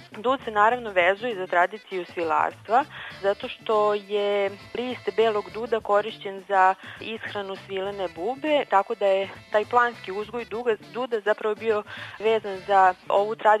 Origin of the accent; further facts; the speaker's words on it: Zrenjanin, Vojvodina, Serbia; I kod nas u Zrenjaninu jedno kratko vreme postojala svilar